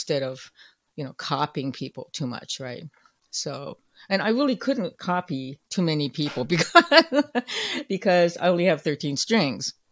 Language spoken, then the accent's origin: English; Oakland, California, United States; I'm growing up in Oakland, California. I'm exposed to, you know, actually mostly rhythm and blues and soul